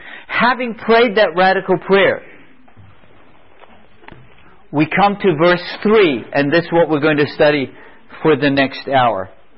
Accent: England, United Kingdom; Where I grew up, the island where I grew up in England, we would say, I feel as wise as an owl.

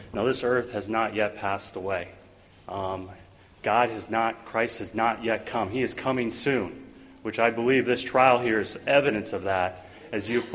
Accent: Carmel, Indiana, United States; Carmel, Indiana.

